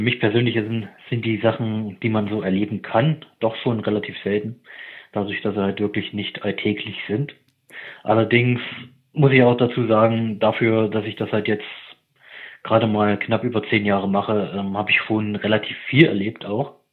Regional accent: East Germany, Germany; Also ich komme ursprünglich aus dem Osten.

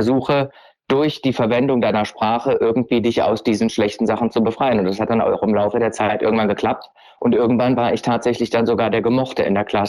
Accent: Düsseldorf, North Rhine-Westphalia, Germany; Ich bin in Düsseldorf geboren, also in Deutschland, und bin da eigentlich auch ganz behütet aufgewachsen mit Mutter, Vater, eine 3 Jahre jüngere Schwester.

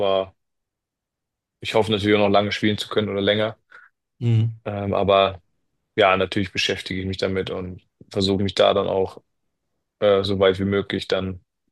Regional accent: Germany; accent: German; Ja, ich habe einen richtig deutschen Akzent, aber ja, red's fließend

